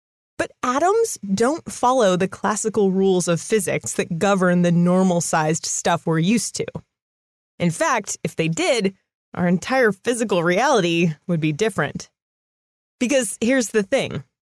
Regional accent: California, United States; I'm from California. I say Colorado.

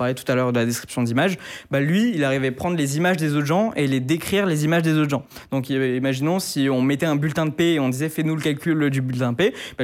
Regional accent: Grenoble, Auvergne-Rhône-Alpes, France; Moi, de base, je viens de Grenoble.

